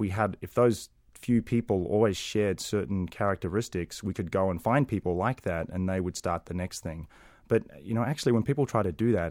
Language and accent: English; Toowoomba, Queensland, Australia; the town that I grew up in Australia, Toowoomba in Queensland, which is another inconsequential town in the middle of nowhere